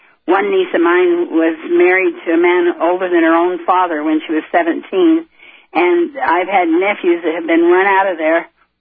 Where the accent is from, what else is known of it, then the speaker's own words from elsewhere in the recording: Salt Lake City, Utah, United States; born there; Well, I was born in Salt Lake City in 1937, and at the time that I was born, I was the 13th of my father's 31 children